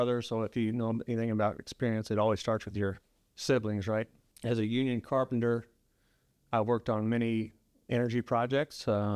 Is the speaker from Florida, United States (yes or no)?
no; Huntsville, Missouri, United States; I'm originally from Huntsville, Missouri. I've been in Missouri my entire life.